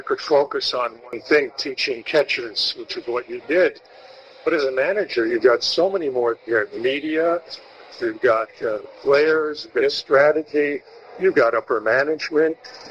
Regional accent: Massachusetts, United States; I grew up in Western Mass, and it was the same thing for us.

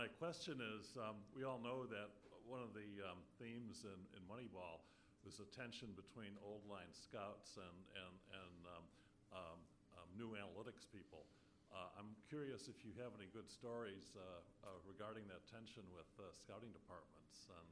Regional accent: Minneapolis, Minnesota, United States; I'm from Minneapolis and usually follow the Twins

